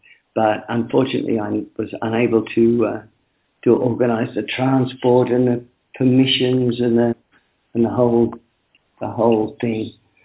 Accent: Australia; moved away as an adult; also born or lived in London; now in Brazil; I'd grown up in Australia. I'm Australian, so I grew up in Australia in the sun. I came here after many years of living in London

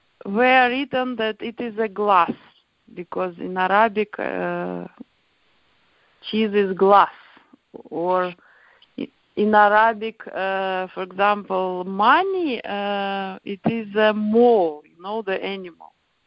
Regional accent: Russia; now in Netherlands; I came from Russia, and in Russia there is no existing such initiatives.

